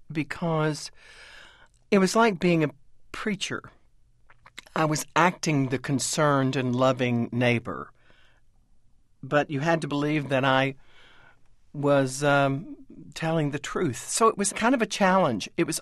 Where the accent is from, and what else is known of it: Texas, United States; also born or lived in Louisville, Kentucky